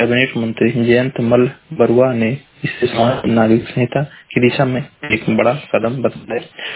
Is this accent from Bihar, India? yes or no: no; Maharajganj, Uttar Pradesh, India; मैं जिला महाराजगंज का निवासी हूँ।